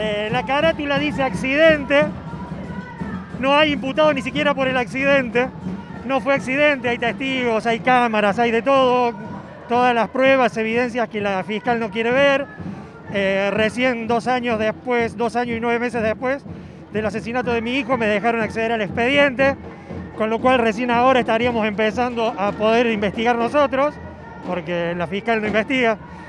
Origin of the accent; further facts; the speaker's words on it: Río Tercero, Córdoba, Argentina; Nosotros somos de Río Tercero